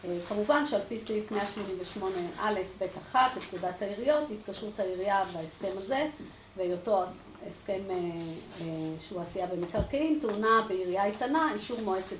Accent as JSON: {"language": "Hebrew", "town": "Ness Ziona", "region": "Central District", "country": "Israel", "said": "מנס ציונה, אני מדברת נס ציונית שוטפת."}